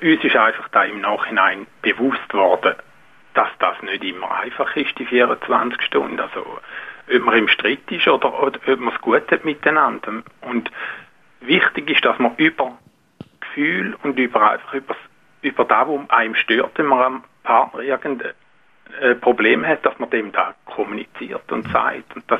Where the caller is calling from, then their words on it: Switzerland; Ich bin aus Schweizer, so einfach als Information.